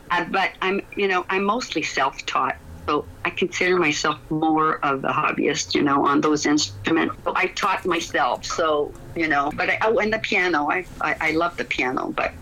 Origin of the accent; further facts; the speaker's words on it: Perth, Ontario, Canada; born there; I was born in Perth, but I didn't stay very long, you know. So I moved to the Ottawa Valley, and you know, in the 70s. But I was a country girl then